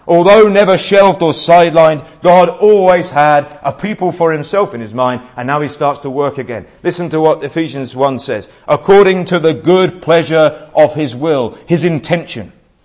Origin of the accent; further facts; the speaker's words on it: United Kingdom; I didn't really know how to pray being a Brit last year or earlier this summer.